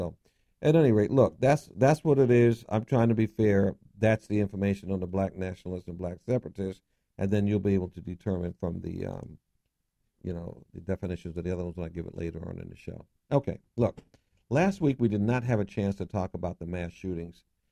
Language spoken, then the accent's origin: English; New York City, New York, United States; So I grew up in New York, especially in Bedford-Stuyvesant in Brooklyn, and we had a park right across the street.